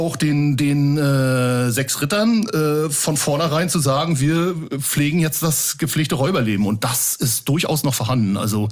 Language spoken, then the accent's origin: German; Rostock, Mecklenburg-Vorpommern, Germany; born there; Wo ich geboren bin, in der Hansestadt, in der wunderschönen Hansestadt Rostock.